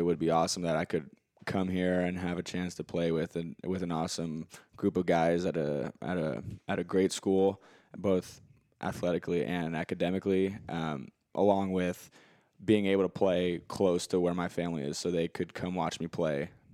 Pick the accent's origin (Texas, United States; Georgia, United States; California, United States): California, United States; San Ramon; And the fact that I grew up in San Ramon, my family lived there.